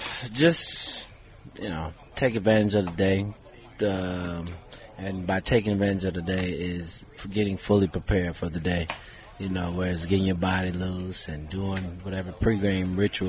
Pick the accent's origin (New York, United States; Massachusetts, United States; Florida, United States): Florida, United States; I represent Florida. So it's just like a bonus being able to represent and play in my home state